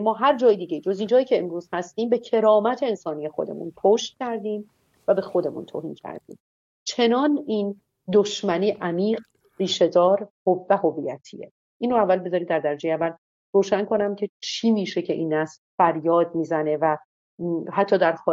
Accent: Iran; اصلا گیرم من به عنوان یک ایرانی، یک فردی که یک حق رأی داره

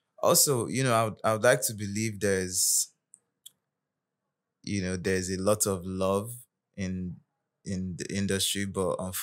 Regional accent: Nigeria; We're all from Nigeria.

